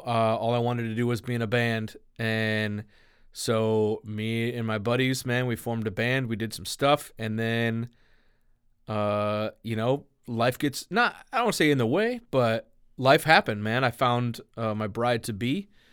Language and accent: English; Milan, Michigan, United States; I was raised in a smaller town than even Ypsilanti, a place called Milan, which was kind of funny because we called it Milan in Michigan